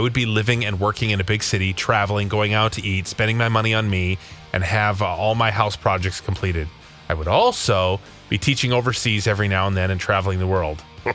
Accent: Ohio, United States; I have two kids and I'm from Ohio, so I would not be in Minnesota living here, moving my two kids, my dog, my cat, if I wasn't committed to my husband. All my family's in Ohio.

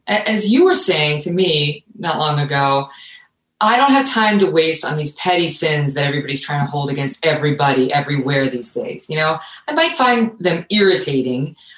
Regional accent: Ireland; I am Irish after all.

